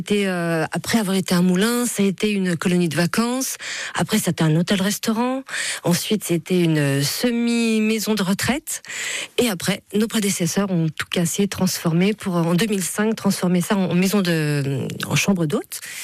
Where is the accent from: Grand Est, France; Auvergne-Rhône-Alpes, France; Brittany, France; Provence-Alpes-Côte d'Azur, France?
Grand Est, France; moved away; On vient des Vosges, nous, au départ. Et puis, voilà, on s'est un petit peu expatriés.